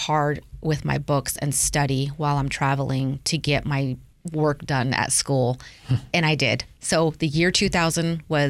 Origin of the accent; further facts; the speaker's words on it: Idaho, United States; And the way I read it was different because I'm Shoshone. I'm from Idaho.